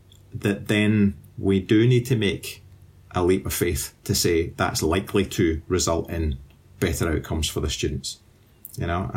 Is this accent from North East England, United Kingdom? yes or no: no; Scotland, United Kingdom; I, as a Scot, as a proud Scot